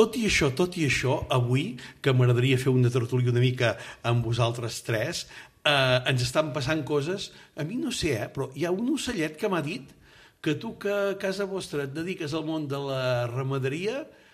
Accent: Catalonia, Spain; jo que soc de la Garrotxa

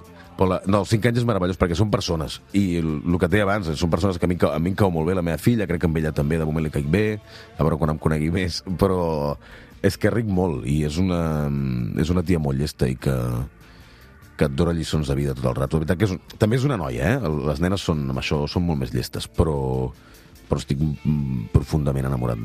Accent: Malgrat de Mar, Catalonia, Spain; després segurament aniré al meu poble, Malgrat de Mar, estar amb els amics de tota la vida i amb els meus pares

